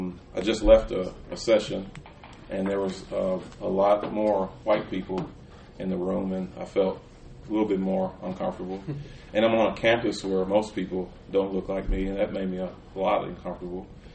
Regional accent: Kansas City, Kansas, United States; I grew up in Kansas City, Kansas

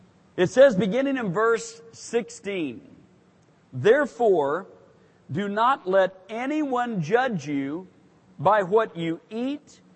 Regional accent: Portland, Oregon, United States; even though I was raised in Portland, Oregon, at the time, about 1,200,000 people. So at that time, kind of a sizable metro area.

